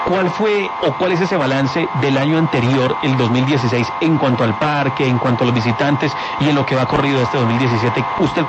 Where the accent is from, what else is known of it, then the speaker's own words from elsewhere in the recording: Colombia; como habitante del eje cafetero y también como colombiano.